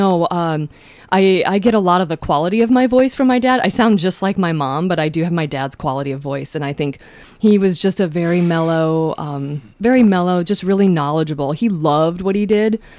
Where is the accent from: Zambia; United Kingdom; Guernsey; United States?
United States; Omaha, Nebraska; now in Northfield, United States; it reminds me a lot of where I grew up in South Omaha.